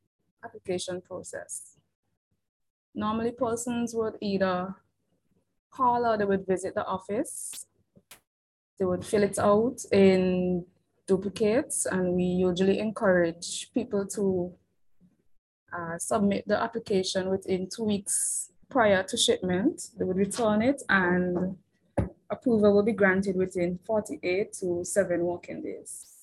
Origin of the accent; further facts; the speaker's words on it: St. Vincent & Grenadines; this is my colleague Sharon Comerbatch Richards, and we're from St. Vincent.